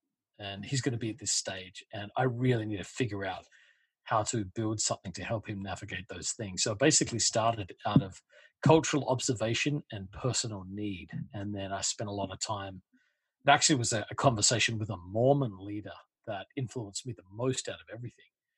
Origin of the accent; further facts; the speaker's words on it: Australia; moved away as an adult; now in United States; No, I'm originally from Australia, but I actually came to the States to go to school in Georgia.